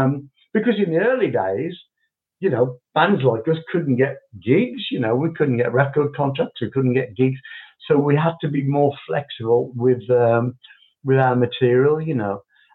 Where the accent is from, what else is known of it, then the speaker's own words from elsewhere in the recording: United Kingdom; obviously being British, you know … whatever.